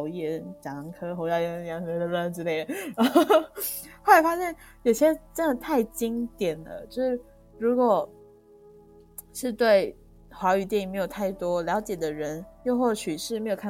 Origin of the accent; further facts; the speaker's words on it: Taiwan; 我对自己的身份认同就是我是从台湾来放电影的小妹哟。